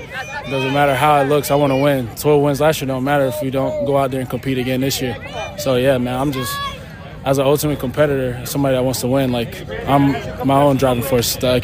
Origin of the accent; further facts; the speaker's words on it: Florida, United States; This ain't hot, man. I'm from Florida. This is a light day.